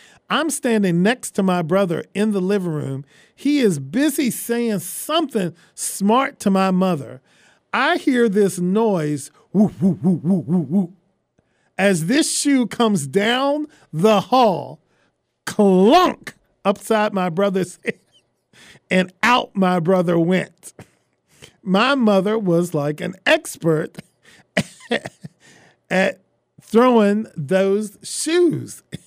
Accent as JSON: {"language": "English", "region": "Virginia", "country": "United States", "said": "I'm from Virginia."}